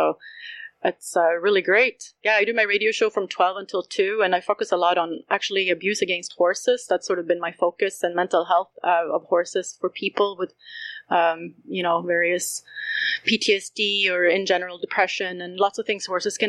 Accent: Sweden; now in Canada; Yeah, and I'm a white person. I'm actually an immigrant. I'm from Sweden. I was born in Sweden. I'm a landed immigrant here in Canada.

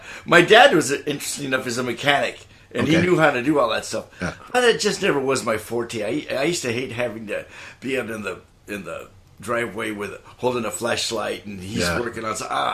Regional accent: Roswell, New Mexico, United States; But I'm from Roswell, New Mexico.

